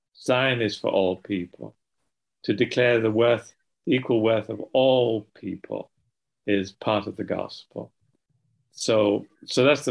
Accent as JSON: {"language": "English", "town": "Preston", "region": "North West England", "country": "United Kingdom", "tie": "born or raised there", "said": "I was born in Preston. And I went to school in the Ribble Valley."}